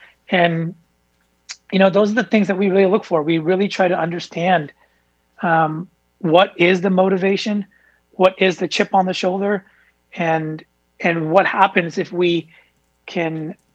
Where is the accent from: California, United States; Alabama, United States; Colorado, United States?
California, United States; I'm born and raised in Silicon Valley, as the son of immigrants that came to the US in the 70s.